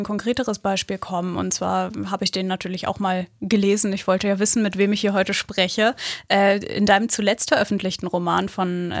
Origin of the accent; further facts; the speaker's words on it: Northern Germany, Germany; ich musste da als Norddeutsche durch und durch echt erstmal wirklich einen Moment überlegen